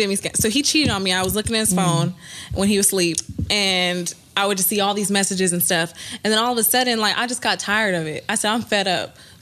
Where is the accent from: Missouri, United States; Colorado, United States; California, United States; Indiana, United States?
California, United States; The Bay Area.